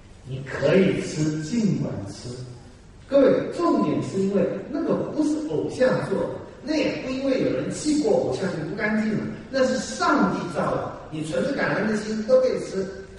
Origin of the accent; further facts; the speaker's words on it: Taiwan; 我们台湾人太迷信了